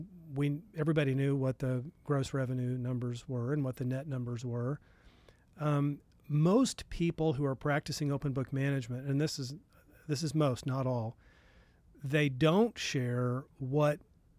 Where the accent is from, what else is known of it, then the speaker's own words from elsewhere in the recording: Springfield, Missouri, United States; And the great game of business in Springfield, Missouri, my hometown, actually